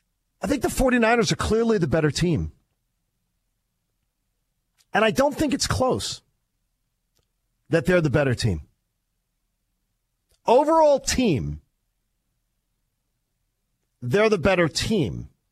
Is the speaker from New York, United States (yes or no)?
no; Philadelphia, Pennsylvania, United States; And in my hometown of Philadelphia, for whatever reason, people still celebrate Rex Ryan's dad, Buddy